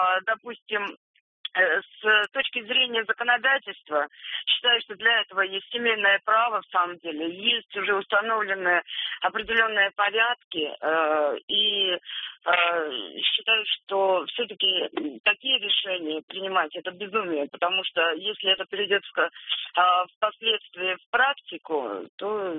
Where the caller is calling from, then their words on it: Yaroslavl, Yaroslavl Oblast, Russia; я звоню из Ярославля.